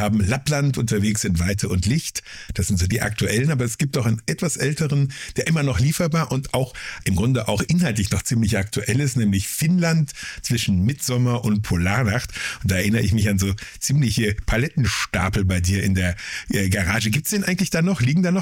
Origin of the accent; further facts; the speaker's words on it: North Rhine-Westphalia, Germany; ich komme aus dem Sauerland